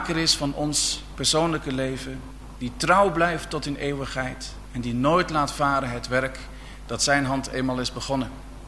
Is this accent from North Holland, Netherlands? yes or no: no; De Heurne, Gelderland, Netherlands; also born or lived in Dinxperlo; Ik ben geboren en getogen in de Achterhoek. Dat is niet het Tukkerland, weet ik, maar het schurkt er wel wat tegenaan. Dezelfde accenten kom ik hier toch tegen. Ik ben geboren in Dinxperlo en eigenlijk altijd in De Heurne gewoond.